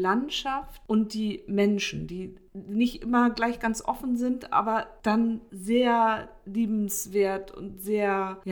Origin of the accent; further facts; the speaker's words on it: Mecklenburg-Vorpommern, Germany; Also ich komme gebürtig aus Mecklenburg, bin ja im Osten groß geworden